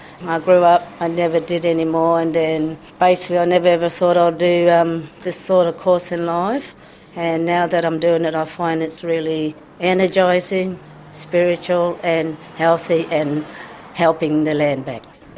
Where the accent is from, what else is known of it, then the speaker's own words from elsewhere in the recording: Port Hedland, Western Australia, Australia; I'm from Port Hedland. It's South Hedland virtually